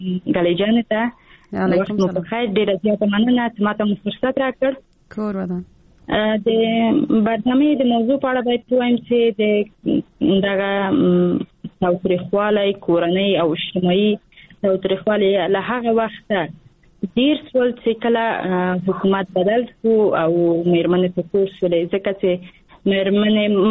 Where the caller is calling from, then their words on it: Afghanistan; او دا څنګه چې مثلا که زه هم اوسم بېله شکه زه په داخل د افغانستان کې یم